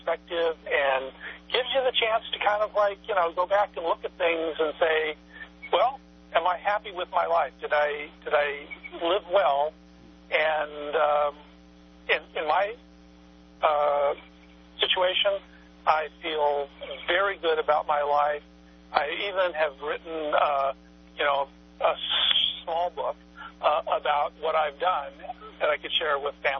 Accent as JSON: {"language": "English", "town": "Fresno", "region": "California", "country": "United States", "tie": "born or raised there", "said": "It's mostly just an interesting story about my life growing up in Fresno"}